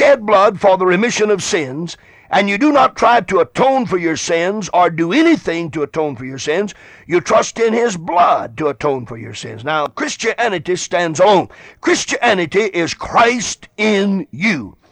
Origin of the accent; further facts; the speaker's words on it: Greenville, South Carolina, United States; Here in my hometown in Greenville, South Carolina, there have been several articles with pictures